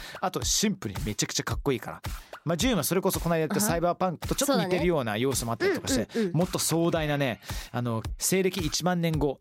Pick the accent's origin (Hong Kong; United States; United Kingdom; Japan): United Kingdom; ね、イギリス人としてさ、そういうふうに説明するのかなりね、よろしくないと思いますけどね。